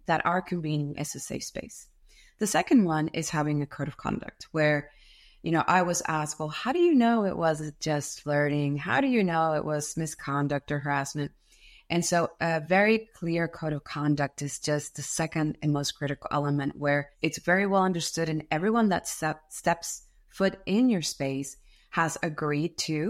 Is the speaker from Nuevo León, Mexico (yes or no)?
yes; Monterrey, Nuevo León, Mexico; English is a second language; now in Austin, United States; I am originally from Monterrey, Mexico, but I am based in Austin, Texas.